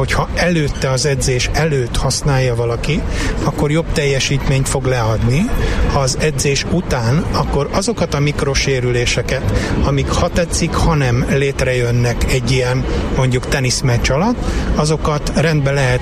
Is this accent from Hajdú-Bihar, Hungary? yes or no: no; Szeged, Csongrád-Csanád, Hungary